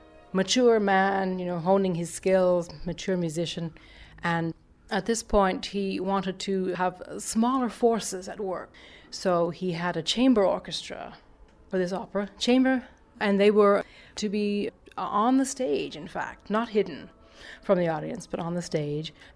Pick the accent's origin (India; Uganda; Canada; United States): Canada; Ontario; I'm from Canada, from Southern Ontario, not far from Toronto.